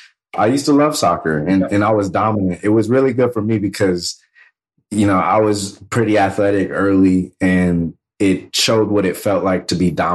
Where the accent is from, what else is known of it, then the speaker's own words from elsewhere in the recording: Round Rock, Texas, United States; also born or lived in California; So I was born in California, but grew up a Texan, 20 miles or about 10 miles northeast of Austin. Grew up in Round Rock, Texas, and went to Hutto High School.